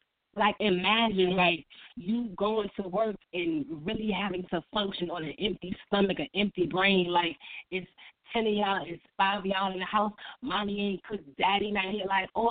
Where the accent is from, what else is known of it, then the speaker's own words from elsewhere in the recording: Virginia, United States; also born or lived in Bronx, New York; I was born in the Bronx and raised in Virginia, so what we ate once I moved to Virginia in my household, that shit ain't changed.